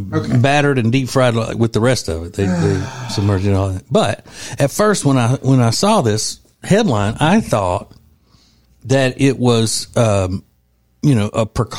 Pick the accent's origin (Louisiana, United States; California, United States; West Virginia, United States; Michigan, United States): Louisiana, United States; Winfield; Because when I was a kid, growing up in Winfield, Louisiana, people who trapped raccoons could sell the meat of the raccoon.